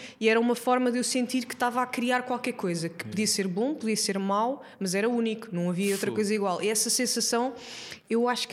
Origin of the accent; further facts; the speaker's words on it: São Paio, Guarda, Portugal; moved away as an adult; now in Lisbon, Portugal; Eu sou de uma aldeia ali perto de Gouveia, que é na Serra da Estrela.